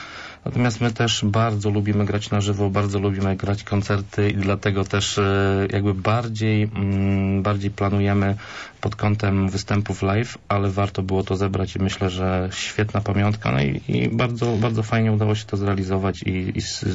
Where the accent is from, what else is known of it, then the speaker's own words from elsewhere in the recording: Krotoszyn, Greater Poland Voivodeship, Poland; Tak, pochodzimy z Krotoszyna